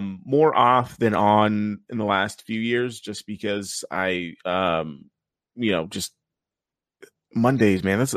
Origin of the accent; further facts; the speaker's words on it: El Paso, Texas, United States; I grew up in El Paso where Eddie Guerrero was born.